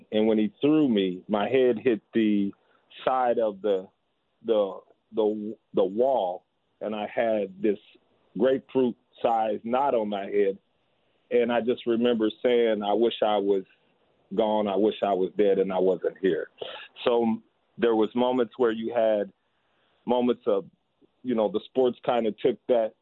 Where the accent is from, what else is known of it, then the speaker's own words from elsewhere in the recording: Omaha, Nebraska, United States; born there; So I was born in Omaha, Nebraska in 1967